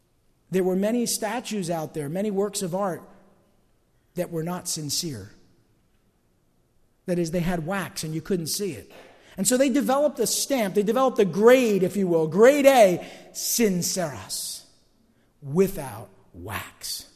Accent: East Rutherford, New Jersey, United States; Because I grew up in East Rutherford. I was there when they built the first stadium.

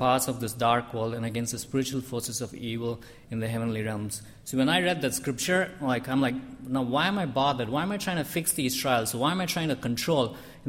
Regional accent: India; When I grew up in India, like, for the longest time, like, up until when I was in college

